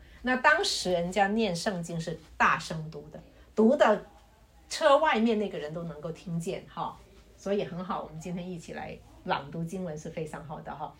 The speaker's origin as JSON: {"language": "Chinese", "town": "Guangzhou", "region": "Guangdong", "country": "China", "moved": "yes", "lives_now": "Fresno, United States", "said": "我是95年来的。95年我来到这里，我是从广州来的，一来到佛山广州那么繁华的珠江三角洲，居然来到我们 Fresno 这个农村。"}